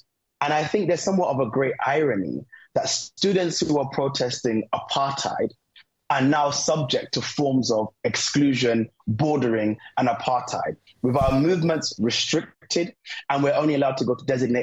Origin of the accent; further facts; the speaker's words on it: United Kingdom; Yes, I'm Gambian. Yes, I'm British.